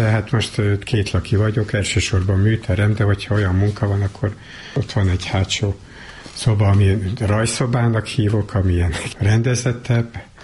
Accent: Tahitótfalu, Pest, Hungary; Utána decemberben kiállítottam Tahitót faluban. A szülőfalumban.

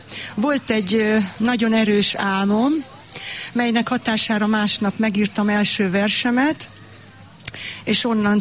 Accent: Solt, Bács-Kiskun, Hungary; én a Kiskunságból származom, első pillanattól kezdve, Soltról pontosabban

